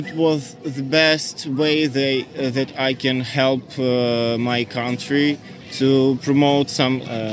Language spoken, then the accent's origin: English; Ukraine; now in Poland; I'm from Ukraine.